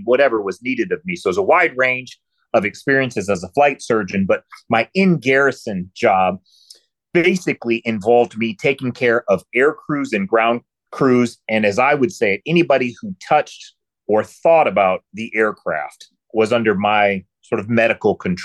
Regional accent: Michigan, United States; So I grew up in West Michigan. I've always considered myself a West Michigander.

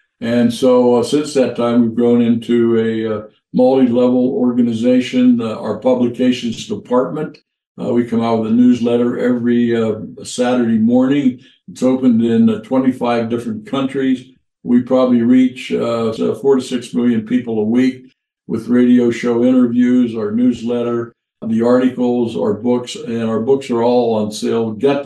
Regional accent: Northeast, United States; You know, he's got a New York attitude, and I grew up in the Northeast, so I understand all of that.

